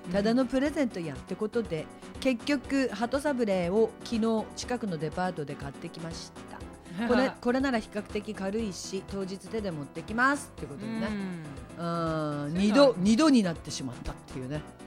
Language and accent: Japanese; Tohoku, Japan; 東北人だから